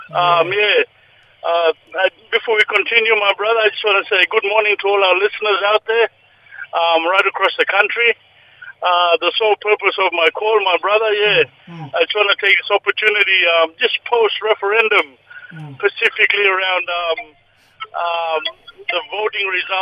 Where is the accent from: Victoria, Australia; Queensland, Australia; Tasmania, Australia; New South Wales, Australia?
Queensland, Australia; Old Mapoon; now in Western Australia, Australia; from the Torres Strait Islands, Old Mapoon in the Western Cape there.